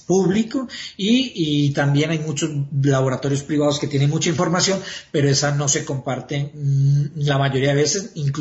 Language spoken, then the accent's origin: Spanish; Medellín, Antioquia, Colombia; Yo soy de Medellín, porque en Medellín este tema sí fue muy desarrollado